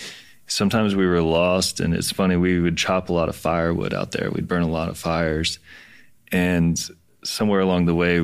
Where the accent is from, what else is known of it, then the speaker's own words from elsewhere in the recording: Mount Airy, North Carolina, United States; born there; So Fancy Gap, like I said, I was born in Mount Airy, and Mount Airy is an interesting place because it's basically the foothills of the mountains.